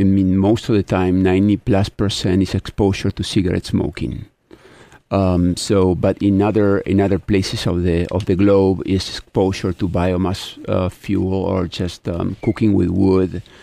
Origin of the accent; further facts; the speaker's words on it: Argentina; moved away as an adult; now in United States; I am originally from Argentina. Been here for a long time, but born in Argentina.